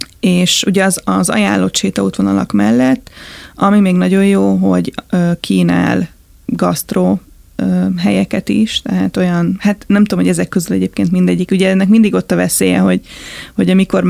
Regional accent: Budapest, Hungary; nekem is rengeteg olyan hely van Budapesten, hiába itt nőttem fel, és itt éltem majdnem egész életemben

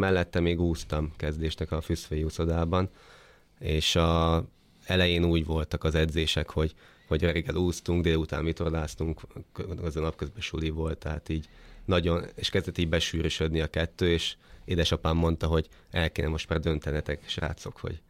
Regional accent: Balatonalmádi, Veszprém County, Hungary; Én Almádiban nőttem fel, és ott jártam még általános iskolában, majd Füreden gimnáziumban.

